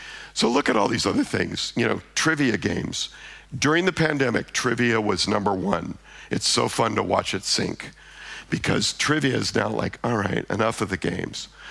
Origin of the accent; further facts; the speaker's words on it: United States; I'm an American, I apologize.